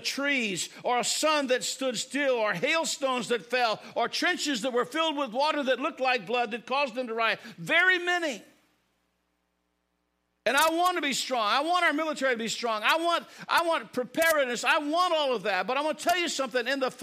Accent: Illinois, United States; I grew up in Illinois, and I know the Great Lakes was up in Chicago. We were about 40 miles south, and I really didn't know a lot about the Navy.

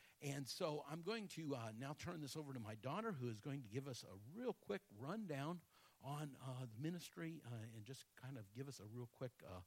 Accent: Philippines; also born or lived in Malaysia; I grew up in the Philippines, Malaysia. My parents were missionaries there. I've spent almost 30 years of my life overseas.

